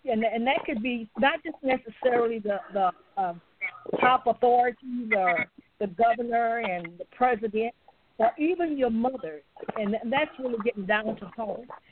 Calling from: Lexington, Louisiana, United States; I'm calling from Lexington, Louisiana.

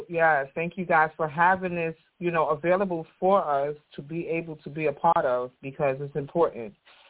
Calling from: Kingston, New York, United States; Hi, I'm calling from Kingston, New York.

